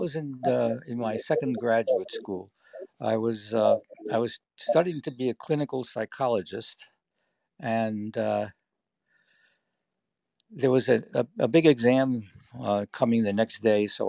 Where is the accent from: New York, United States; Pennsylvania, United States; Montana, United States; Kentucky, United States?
New York, United States; Brooklyn; That was Brooklyn.